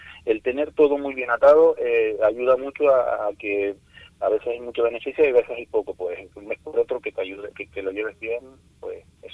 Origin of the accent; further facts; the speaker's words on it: Arico, Canary Islands, Spain; Arico a mí me atrae, es mi municipio de toda la vida, soy de Arico